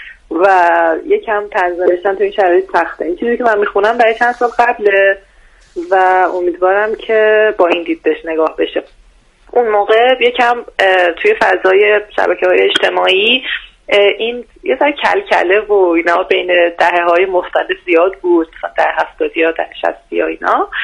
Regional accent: Lavasan, Tehran Province, Iran; بین فشم و لواسان میشه، این منطقه اسمش عمام است با الف.

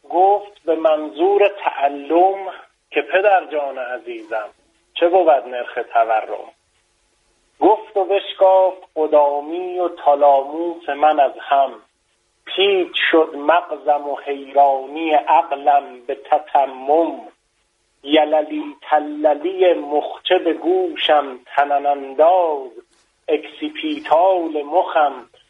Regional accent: Shiraz, Fars, Iran; also born or lived in Iraq; now in Qom, Iran; من ایرانی هستم، بند متولد عراق هستم، پدرم آبادانیه، مادرم بروجردیه و شیراز بزرگ شدم.

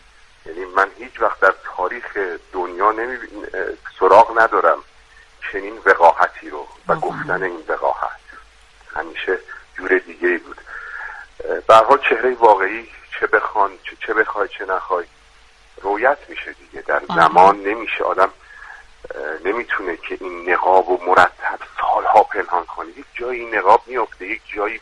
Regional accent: Iran; گفت اهل کجایی، گفتم ایران

